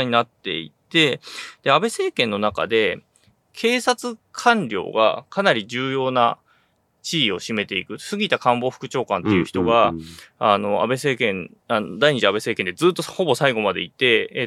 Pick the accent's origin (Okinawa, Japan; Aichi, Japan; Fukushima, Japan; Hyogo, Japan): Fukushima, Japan; Aizu; はい、会津の、うん、なんなら、私の高校の先輩に、大先輩に当たる。会津、